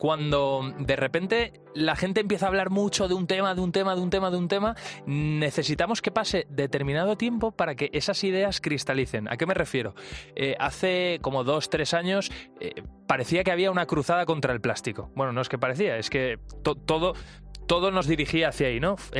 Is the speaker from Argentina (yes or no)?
no; Valencia, Valencian Community, Spain; now in Madrid, Spain; yo estoy en Madrid, amo a Madrid, aunque soy de Valencia